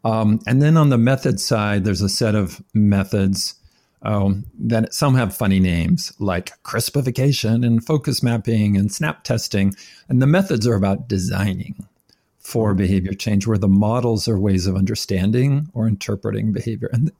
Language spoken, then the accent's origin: English; California, United States; I grew up in California in a Mormon home. My parents and grandparents and great-grandparents, all of them were Mormons.